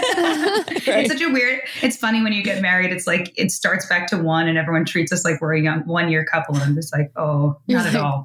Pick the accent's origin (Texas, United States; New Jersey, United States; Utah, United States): New Jersey, United States; Bergen County. I'm like, you know, 20 outside the city. So I spent most of my time either in New Jersey or New York City growing up.